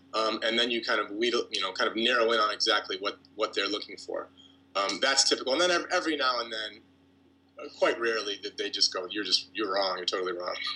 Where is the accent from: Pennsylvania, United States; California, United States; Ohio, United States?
Ohio, United States; Cleveland; I grew up in Cleveland, Ohio, which is in the Midwest, mm-hmm. in the States.